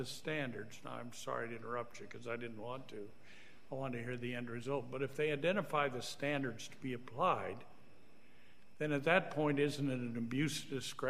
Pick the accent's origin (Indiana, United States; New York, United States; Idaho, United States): Idaho, United States; I don't know how to say that because I'm from Idaho